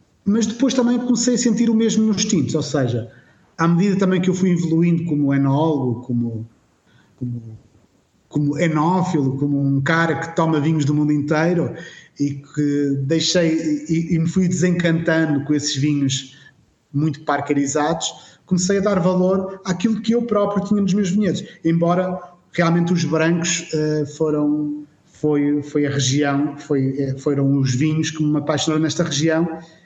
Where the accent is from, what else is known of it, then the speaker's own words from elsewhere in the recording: Porto, Portugal; moved away as an adult; also born or lived in Australia; now in Alentejo, Portugal; eu sou do Porto, sou do norte do país, e há cerca de 20 anos atrás, em 2004, vim para o Alentejo.